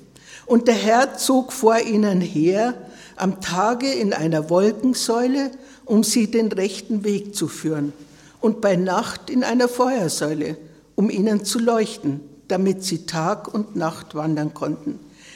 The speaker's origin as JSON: {"language": "German", "region": "Bavaria", "country": "Germany", "tie": "born or raised there", "said": "dass ich sehr schnell wieder meinen Heimatort, was sehr schwierig ist ja heute, eine Wohnung bekommen habe"}